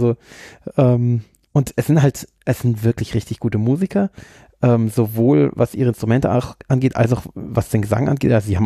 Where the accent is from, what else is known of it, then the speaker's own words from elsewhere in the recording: Germany; aber wir sind halt Deutsche, wir haben halt keinen Humor, gell?